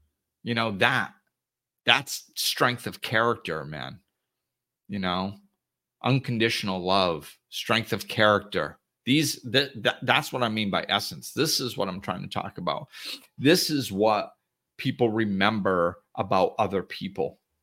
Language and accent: English; Gardner, Massachusetts, United States; You know, I grew up in Gardner, Massachusetts, and I'll tell you, man, what a great place to grow up.